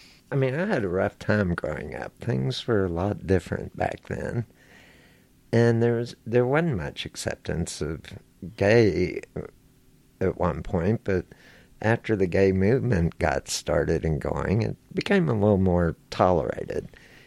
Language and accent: English; Houston, Texas, United States; I grew up here in Houston, Texas.